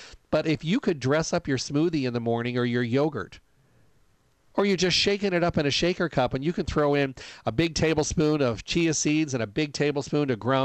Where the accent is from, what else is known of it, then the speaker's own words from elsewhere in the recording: Midwest, United States; And I'm from the Midwest and we had blackberries.